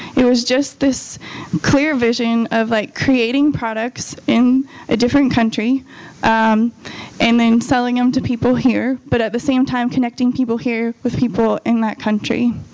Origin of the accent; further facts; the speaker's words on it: Idaho, United States; I grew up in Idaho. So anyone from Idaho? Oh, sweet. Okay, one out of a million. we do grow potatoes there.